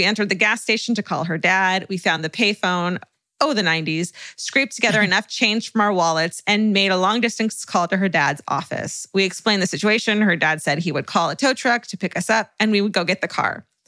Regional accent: California, United States; no, it just says I-80, but I'm from California.

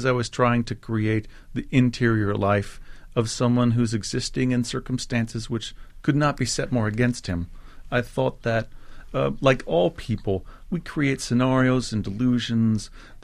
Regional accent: United States; As an American, it used to be impossible to go, and then it was very difficult.

